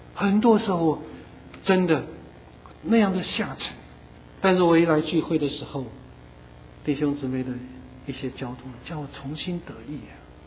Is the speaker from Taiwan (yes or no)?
no; China; 我们中国人讲一句话，不经一事不长一智